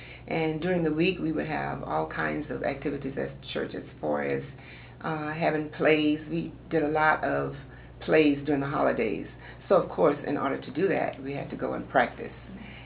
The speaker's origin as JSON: {"language": "English", "town": "Sarasota", "region": "Florida", "country": "United States", "tie": "born or raised there", "said": "Well, I was born here in Sarasota in 1938. And my grandparents moved here with 15 children in 1925. From Georgia, Quitman, Georgia, I believe it was. So I was very fortunate to have them raise me."}